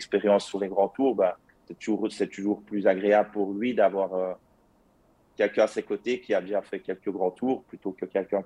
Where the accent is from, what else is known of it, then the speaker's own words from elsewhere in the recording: Wallonia, Belgium; accent: Liège; je viens de la province de Liège, donc ça doit s'entendre à mon accent